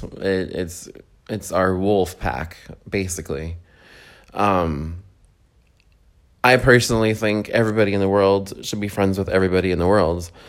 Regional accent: New Mexico, United States; I grew up very under a cactus, so to speak, because I'm from New Mexico

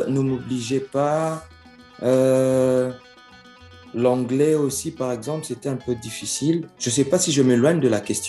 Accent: Kinshasa, DR Congo; French is a second language; moi, j'ai appris le français à l'école. Je l'ai appris à Kinshasa, né, grandi à Kinshasa.

